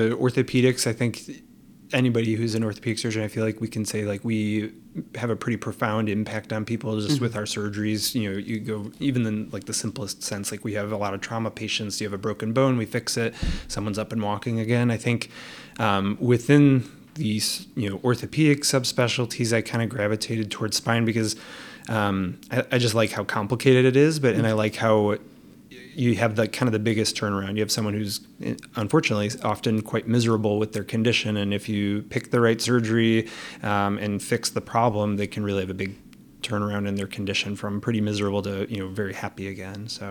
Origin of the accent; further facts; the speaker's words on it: Chicago, Illinois, United States; So I'm from Chicago area, the Northwest suburbs originally.